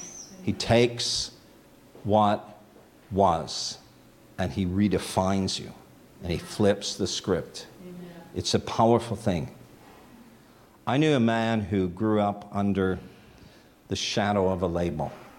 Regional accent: Toronto, Ontario, Canada

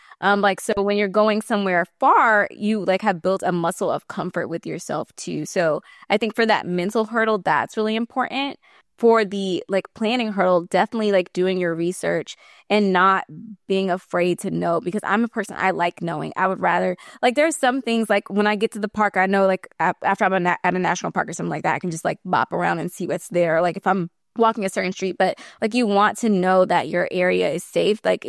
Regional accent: Georgia, United States; I'm from Georgia. I was living in Georgia at the time, and it was just a way for me to like get out and learn more about my state.

